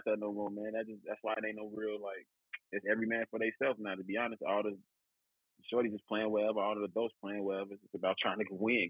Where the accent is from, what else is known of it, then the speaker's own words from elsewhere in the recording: Chicago, Illinois, United States; Yeah, man, it's always been a grind, you know. There's so many hoopers here.